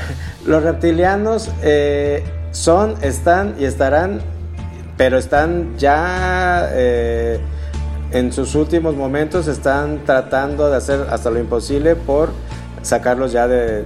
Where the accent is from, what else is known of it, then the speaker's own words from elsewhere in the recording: Guadalajara, Jalisco, Mexico; qué podemos esperar nosotros aquí como tapatíos, no?